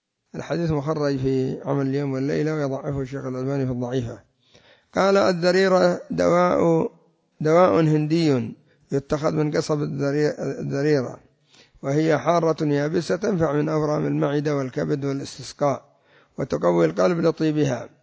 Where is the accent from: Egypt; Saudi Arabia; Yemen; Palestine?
Yemen; هذا الذي يسمى عندنا في اليمن الصنفور